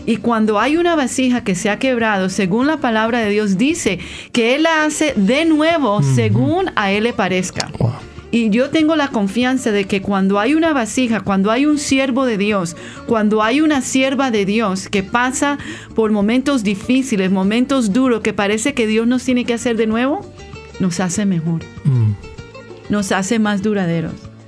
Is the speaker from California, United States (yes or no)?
yes; California, United States; also born or lived in New York; now in Texas, United States; Criada en California y ahora vivo en Texas.